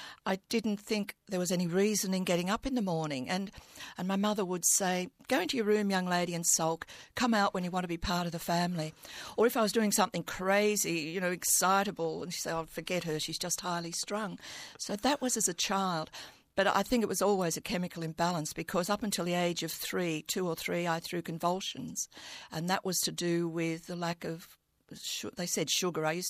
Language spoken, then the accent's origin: English; Merrylands, New South Wales, Australia; And I was resentful about Merrylands, my hometown. It just wasn't big enough to contain me. I knew there was a life outside of Merrylands.